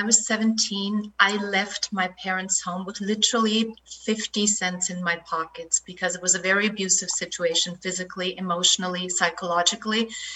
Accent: Austria; the little girl that was growing up in Austria loved watching Hollywood movies.

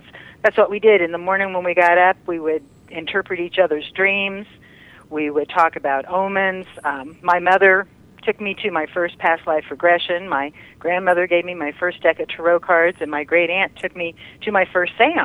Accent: Tulsa, Oklahoma, United States; Every once in a while, you're going to probably hear a y'all out of me, but was born and raised in Tulsa.

